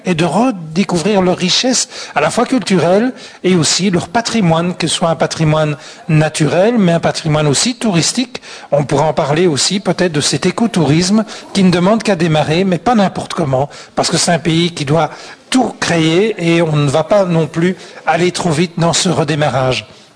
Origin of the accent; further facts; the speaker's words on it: Belgium; c'est peut-être parce qu'on est belge aussi qu'on y pense